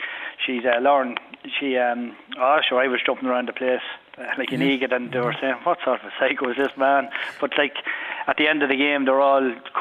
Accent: Cavan, Ulster, Ireland; from Cavan. I'm in the Defence Forces the last 20 years.

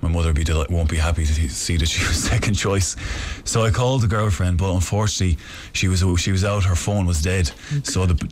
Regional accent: Nenagh, Tipperary, Ireland; We're going to base them in Tipperary in Nenagh, my hometown.

